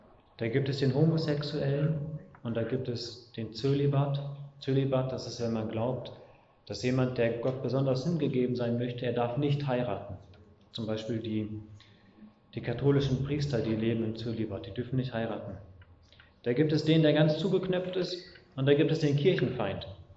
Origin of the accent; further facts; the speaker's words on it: Porta Westfalica, North Rhine-Westphalia, Germany; Ich komme aus Porta Westfalica.